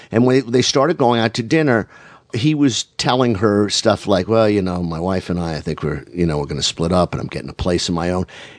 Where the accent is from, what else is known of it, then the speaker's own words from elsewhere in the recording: Boston, Massachusetts, United States; I grew up in Boston.